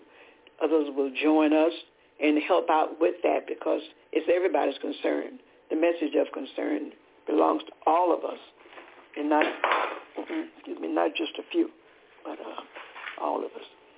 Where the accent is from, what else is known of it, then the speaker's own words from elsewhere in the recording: Decatur, Georgia, United States; We're from Decatur, Georgia.